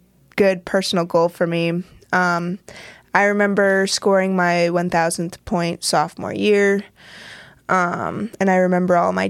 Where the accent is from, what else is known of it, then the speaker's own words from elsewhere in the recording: Jerseyville, Illinois, United States; also born or lived in Muncie, United States / Edwardsville, United States / Dow, United States; I was born in Muncie, Indiana, and we were not there, not even a year. Moved to Edwardsville there for maybe a year or two, and then came to Dow, Illinois, and was there until I was 10 or 11, and then officially moved to Jerseyville